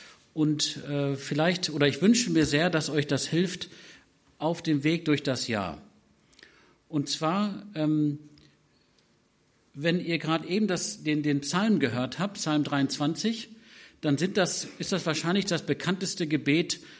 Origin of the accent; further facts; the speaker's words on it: Wiedenest, North Rhine-Westphalia, Germany; Ich komme aus Wiedenest, das ist, manche denken, das wäre die Organisation, aber das ist ein kleines Dorf.